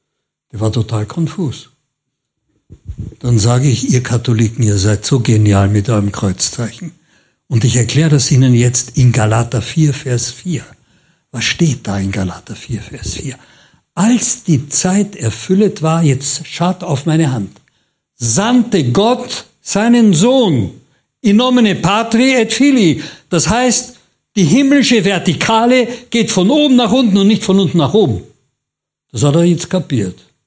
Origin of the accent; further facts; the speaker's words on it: Vienna, Austria; born there; Ich bin ja katholisch gewesen, ich bin in Wien geboren. Ich bin am Stephansdom gefirmt worden mit 12 Jahren.